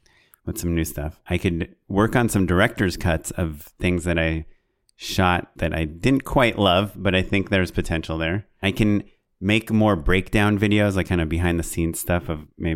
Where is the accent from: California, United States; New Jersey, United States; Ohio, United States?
California, United States; Offended. I'm from Orange County for those people that don't know.